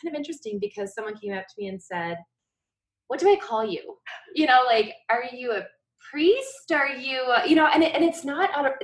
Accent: Midwest, United States; now in Seattle, United States; I came from the Midwest, and so I've been the pastor here since then.

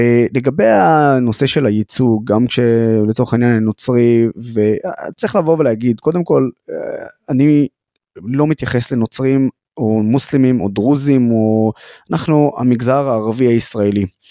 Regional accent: Nazareth, Northern District, Israel; אני גדלתי בנצרת כל חיי, ואני יודע את הבעיות של המגזר שלי

